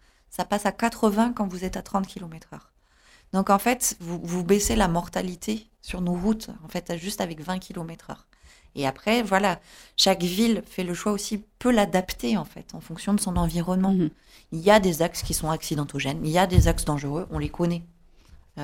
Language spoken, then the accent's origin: French; Toulouse, Occitanie, France; je viens de Toulouse. Toulouse est une ville à 30.